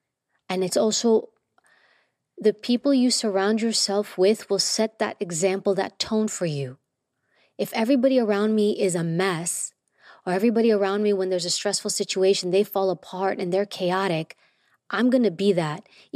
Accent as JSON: {"language": "English", "town": "Queens", "region": "New York", "country": "United States", "tie": "born or raised there", "said": "I'm Greek. I grew up in New York and Queens."}